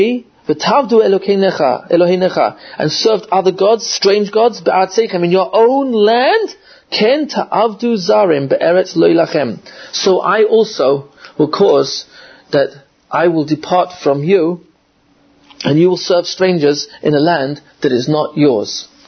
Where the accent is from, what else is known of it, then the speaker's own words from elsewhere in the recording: England, United Kingdom; My mother's born in Iraq. My father's Italian. I'm English. And three of my kids are Yankees.